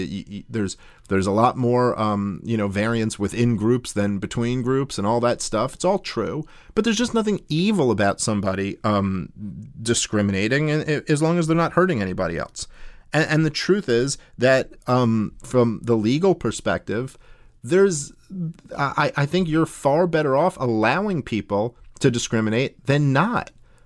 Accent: Brooklyn, New York, United States; I know this from growing up in New York City and living there my whole life. I grew up in Brooklyn.

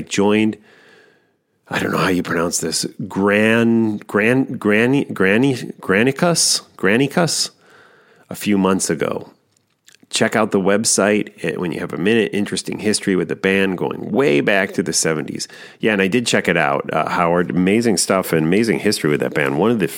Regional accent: Portugal; On another note, I'm originally from Portugal.

